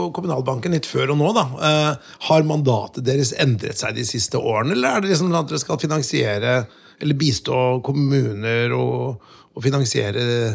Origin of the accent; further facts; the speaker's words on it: Notodden, Telemark, Norway; Og så, grunnen av at jeg kommer fra Notodden da, for å være ærlig på det.